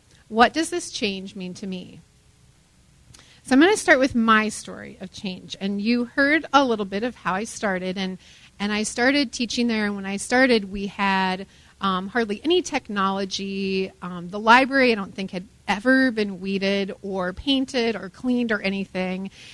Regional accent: Shellsburg, Iowa, United States; I am from Iowa. I grew up in eastern Iowa in Shellsburg on a farm surrounded by cornfields.

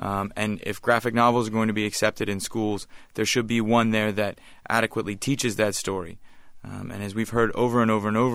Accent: Atlanta, Georgia, United States; Well, I grew up in Atlanta.

